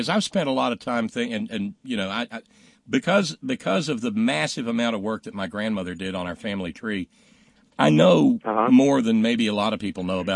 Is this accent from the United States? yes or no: yes; Alabama, United States; The place where I was born and raised in Alabama, you know, I didn't have family from there.